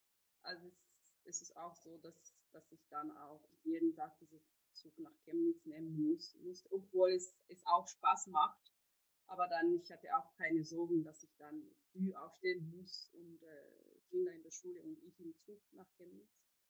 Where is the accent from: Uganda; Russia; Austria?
Uganda; German is a second language; now in Germany; ich könnte meinen Heimat besuchen, könnte nach Uganda fliegen